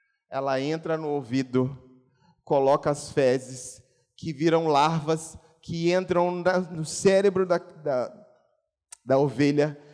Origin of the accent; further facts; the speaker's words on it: São Luís, Maranhão, Brazil; Meu, lá em São Luís, para quem não sabe, eu sou de São Luís do Maranhão.